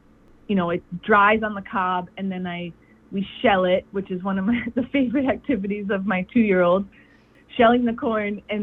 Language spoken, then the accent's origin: English; Illinois, United States; which is kind of ironic because I'm from Illinois, which is like, you know, one of the corn growing mecca